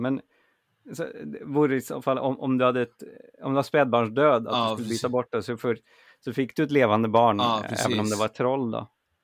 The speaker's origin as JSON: {"language": "Swedish", "region": "Värmland", "country": "Sweden", "tie": "born or raised there", "said": "för i Värmland där jag växte upp har jag aldrig hört om någon mystisk spökgris"}